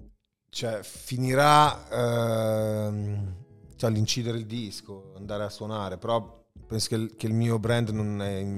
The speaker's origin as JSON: {"language": "Italian", "town": "Milan", "region": "Lombardy", "country": "Italy", "tie": "born or raised there", "said": "Sicuramente io sono cresciuto in Moscova. Il Parco Sempione come luogo di tutto."}